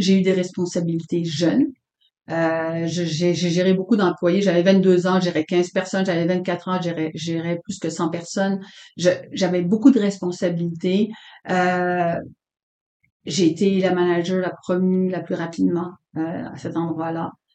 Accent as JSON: {"language": "French", "region": "Quebec", "country": "Canada", "tie": "born or raised there", "also_born_or_lived": "Haiti", "said": "j'étais partie habiter en Haïti pendant 3 ans, parce que je suis née au Québec, j'ai grandi au Québec. Mais j'ai vécu en Haïti pendant 3 ans, de 14 à 17 ans"}